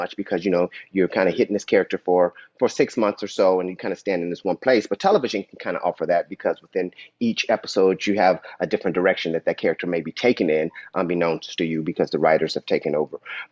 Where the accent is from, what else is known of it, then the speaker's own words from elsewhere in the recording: Dayton, Ohio, United States; So I'm originally from Dayton, Ohio. I'm born and raised. I'm the oldest of five children.